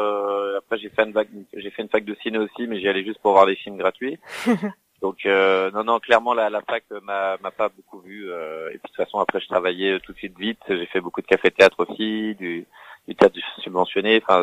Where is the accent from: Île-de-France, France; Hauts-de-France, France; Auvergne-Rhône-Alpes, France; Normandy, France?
Île-de-France, France; Je suis de banlieue. Je suis né à Vincennes, mais j'ai grandi à Tremblay, Villepinte, Livry-Gargan, Aulnay-sous-Bois, pour les gens qui connaissent le 93.